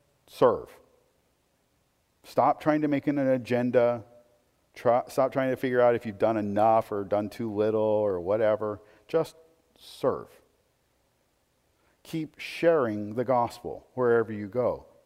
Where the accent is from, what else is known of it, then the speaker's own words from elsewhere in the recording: Portland, United States; See, I grew up in Portland, and I'm not going to say there was ever a time in Portland I would go, oh, that was, you know, it's the most beautiful city in the world.